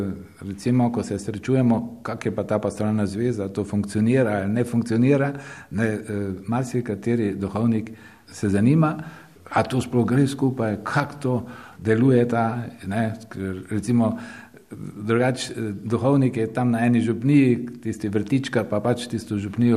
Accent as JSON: {"language": "Slovenian", "town": "Lenart", "region": "Drava", "country": "Slovenia", "said": "Prihajam pa iz Slovenskih goric, od Svetega Lenarta, v Slovenskih goricah in sicer z takšne bolj razvejane vasi za Markova. To ni taka gručasta vas, ampak so to takle raztresene domačije."}